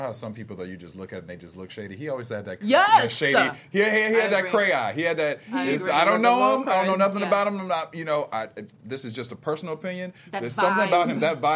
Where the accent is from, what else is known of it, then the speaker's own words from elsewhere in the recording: Ohio, United States; That's my Ohio boy. We're both from Ohio.